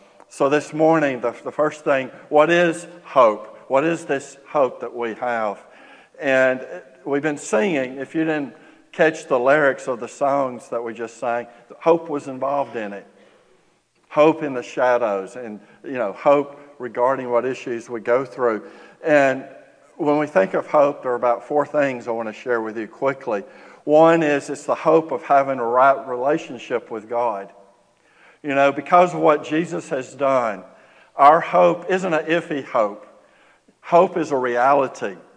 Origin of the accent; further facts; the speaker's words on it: Texas, United States; And I'm from Trinity County, so I can say that. And SFA and Lufkin, so yeah, I'm a mutt